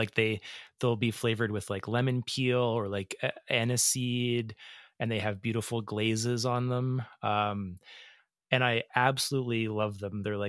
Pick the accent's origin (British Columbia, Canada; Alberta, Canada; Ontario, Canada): Alberta, Canada; Calgary; on the street that I grew up on in Calgary and where my folks still live.